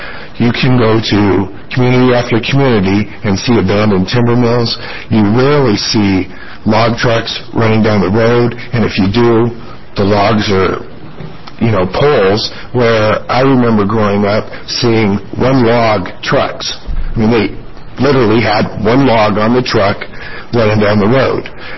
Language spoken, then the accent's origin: English; Florence, Oregon, United States; now in Portland, United States; I grew up in Senator Verger's area down in Florence, and then moved to Portland. My dad was in the Navy, and we traveled all over the place.